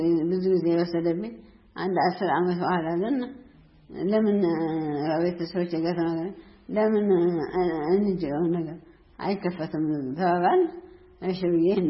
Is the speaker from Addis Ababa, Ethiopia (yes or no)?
no; Tigray, Ethiopia; born there; also born or lived in Debre Birhan / Mekelle; የተወለድኩት ትግራይ ነው። ትግራይ ዘመሳ ካሉ ጉርማዳ ወረዳ ነው